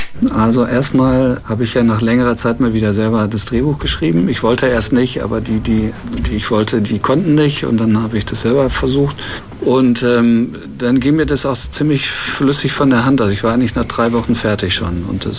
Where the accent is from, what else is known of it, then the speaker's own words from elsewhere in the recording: North Rhine-Westphalia, Germany; das Ruhrgebiet als meine Heimat ist mir einfach näher als Rom.